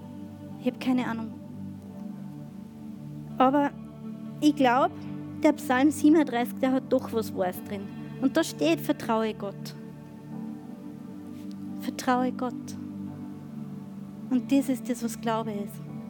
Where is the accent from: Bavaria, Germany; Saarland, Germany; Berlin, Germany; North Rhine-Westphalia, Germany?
Bavaria, Germany; ich komme, für alle, die es nicht wissen, ich komme aus Bayern.